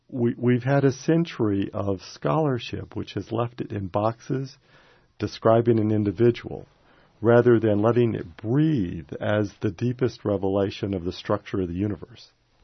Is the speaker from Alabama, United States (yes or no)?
yes; Birmingham, Alabama, United States; I was raised in Birmingham, Alabama.